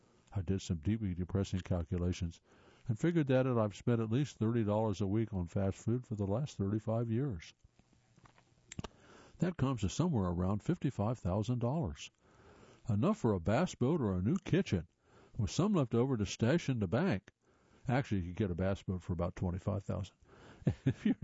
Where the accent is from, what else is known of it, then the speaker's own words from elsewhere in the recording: Brunswick, Georgia, United States; Willie's Weenie Wagon in my hometown of Brunswick, Georgia, was my third place for a lot of years.